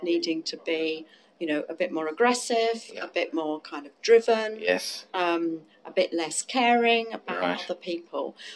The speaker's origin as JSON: {"language": "English", "country": "United Kingdom", "said": "You know, as a Brit, we suppress that."}